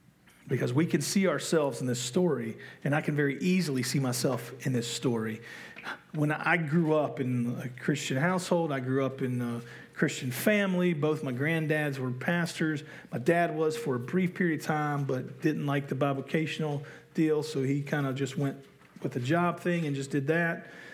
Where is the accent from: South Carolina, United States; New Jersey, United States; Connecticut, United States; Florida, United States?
South Carolina, United States; Spartanburg; I now have a girlfriend who is living in my hometown of Spartanburg.